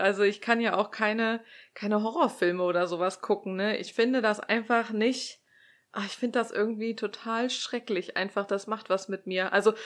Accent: Cologne, North Rhine-Westphalia, Germany; ich komme aus Köln, also Karneval ist ja hier, ne, Alaaf

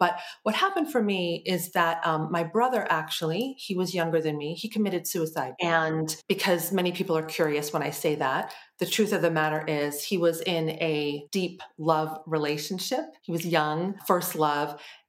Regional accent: United States; now in Italy; I mean, clearly I'm from the States originally. I live in California, but we're doing an opportunity abroad right now where we're living in Italy for 5 months.

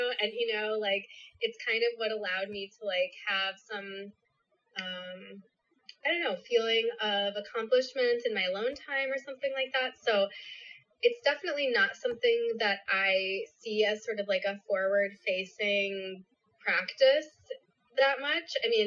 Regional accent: Milwaukee, Wisconsin, United States; now in Chicago, United States; So I grew up in Milwaukee, which is very close to Chicago. It's about an hour and a half away, but I moved around a little bit in between, but I've been in Chicago since 2005

